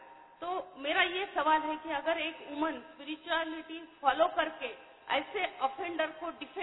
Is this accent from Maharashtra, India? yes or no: yes; Nanded, Maharashtra, India; ओम शांति, मैं नांदेड़ महाराष्ट्र से हूँ।